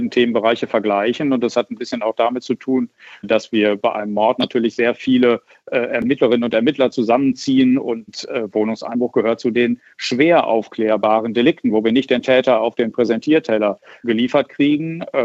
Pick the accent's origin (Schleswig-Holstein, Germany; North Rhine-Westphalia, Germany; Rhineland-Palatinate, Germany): North Rhine-Westphalia, Germany; Ich beobachte das in Nordrhein-Westfalen zum Beispiel, mein Heimatbundesland, sehr intensiv